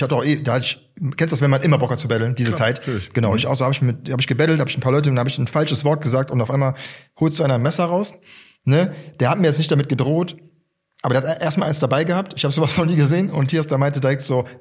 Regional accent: Düsseldorf, North Rhine-Westphalia, Germany; now in Berlin, Germany; ich bin jetzt schon 10 Jahre hier, ich habe eine Familie hier, Kinder hier, meine Tochter wird Berlinerin oder ist Berlinerin. Ja. Aber ich bin Düsseldorfer, ich bin kein Berliner, und ich würde das auch niemals claimen.

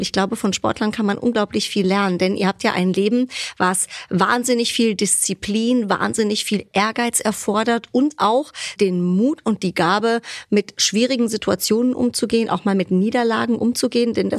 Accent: Frankfurt, Hesse, Germany; ich als Frankfurter Mädche

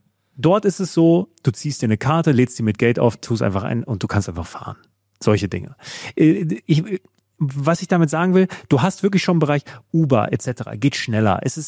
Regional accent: Germany; ich bin Deutscher, ich bin Korinthenkacker, ich denke deutsch, ich träume deutsch und ich bin auch von meinem ganzen Habitus deutsch

